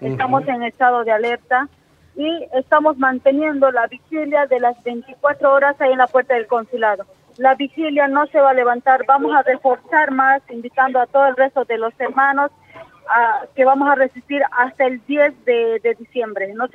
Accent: Bolivia; now in Argentina; nosotros rotundamente, como colectivo boliviano en Argentina, lo hemos rechazado

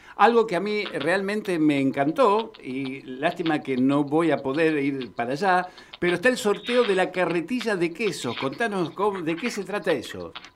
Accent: Oncativo, Córdoba, Argentina; Yo vengo de otro pago, yo soy de Uncativo, provincia de Córdoba, donde también se hace la fiesta del salame.

